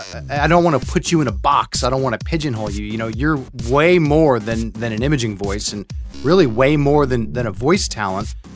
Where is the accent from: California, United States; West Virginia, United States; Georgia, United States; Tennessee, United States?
California, United States; El Segundo; Well, I was going to say, I grew up in L.A. I grew up in El Segundo.